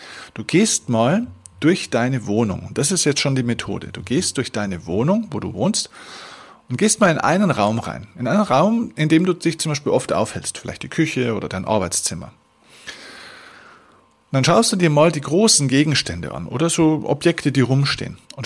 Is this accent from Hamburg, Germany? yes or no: no; Bavaria, Germany; Dass wir also wirklich viel Glump, wie man bei uns in Bayern sagt, ja, viel Schrott eigentlich rumstehen haben